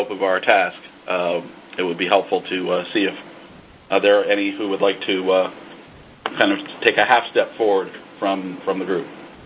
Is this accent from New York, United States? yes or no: yes; New York, United States; Since I'm moving east, I'm from New York.